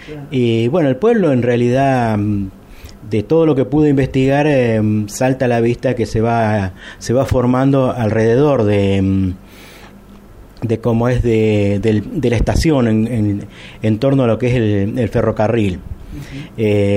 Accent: Primero de Mayo, Entre Ríos, Argentina; also born or lived in Concepción del Uruguay; Yo nací en Concepción del Uruguay, ahí en el hospitalito, como te decía, pero prácticamente mi niñez y adolescencia la pasé acá en Primero de Mayo. Vinimos muy, muy chicos. La primaria la hice acá en la Escuela Nacional número 77, Jujuy, era en esa época.

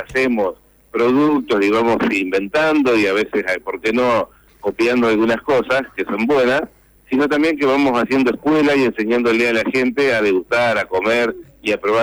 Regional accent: Concordia, Entre Ríos, Argentina; nosotros somos de Concordia.

